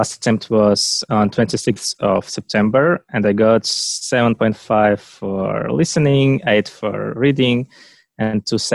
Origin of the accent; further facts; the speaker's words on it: Moscow, Russia; English is a second language; Yeah, I'm from Russia and I live in Moscow now.